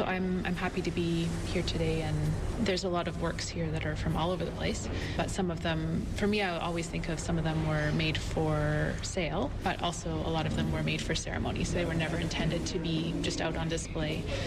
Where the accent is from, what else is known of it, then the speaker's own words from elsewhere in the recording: Victoria, British Columbia, Canada; And I'm also Ukrainian English on my mom's side. I grew up in Songhees territory, otherwise known as Victoria, and lived there most of my life. And I just moved here last July